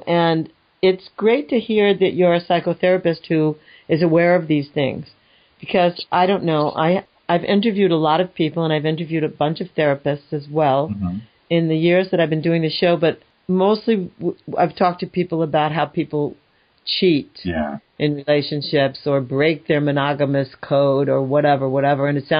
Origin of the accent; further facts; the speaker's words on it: New York, United States; I'm from New York, so, you know, I see York, and my mind just does that closure thing.